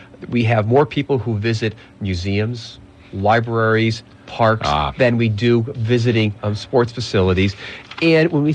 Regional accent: New York City, New York, United States; I'm from New York.

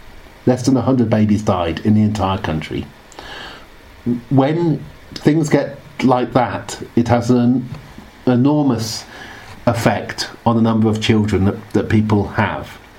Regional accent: Oxford, South East England, United Kingdom; because I grew up in Oxford, so I was at nursery school when you were here in the 1970s.

